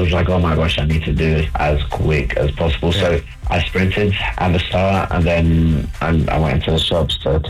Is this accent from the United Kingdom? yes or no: yes; England, United Kingdom; also born or lived in Brazil; now in Chicago, United States; And yeah, I grew up in England.